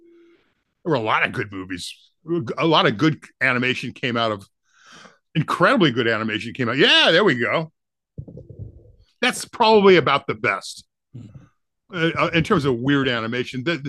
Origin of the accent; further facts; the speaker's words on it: Seattle, Washington, United States; I remember seeing them growing up in Seattle when in the mid-60s.